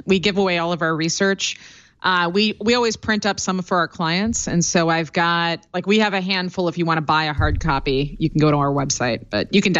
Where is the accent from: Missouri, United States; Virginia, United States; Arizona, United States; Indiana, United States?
Indiana, United States; So where I grew up, I grew up in Northwest Indiana, just outside of Chicago.